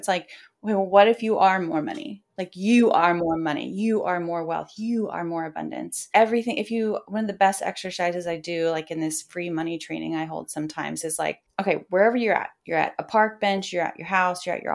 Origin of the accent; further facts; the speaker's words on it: Detroit, Michigan, United States; You know, I'm from Detroit.